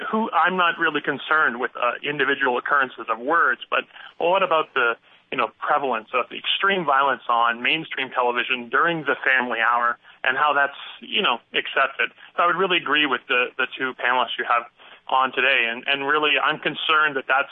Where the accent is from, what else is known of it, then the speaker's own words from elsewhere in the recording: Canada; now in United States; I'm from Canada. I live in the U.S. And growing up in Canada